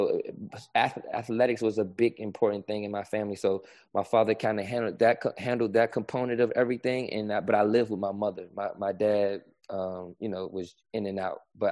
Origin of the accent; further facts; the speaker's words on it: Richmond, Virginia, United States; I grew up around people getting murdered and killed. I grew up in Richmond, Virginia, the murder capital.